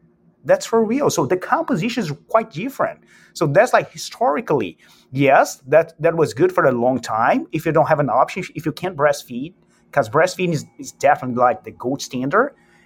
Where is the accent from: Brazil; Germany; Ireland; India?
Brazil; now in Boston, United States; Oh, tell me. Really cold. I'm originally from Brazil, so, you know, the Boston weather is like a big struggle for me still.